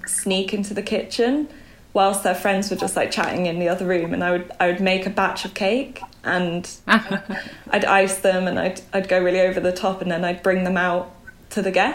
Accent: Belgium; also born or lived in Bangkok, Thailand; now in United Kingdom; But for the most part, I grew up in Belgium, in near Brussels.

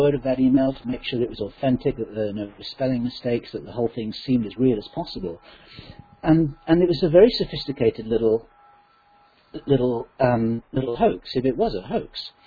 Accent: United Kingdom; I'm a Brit.

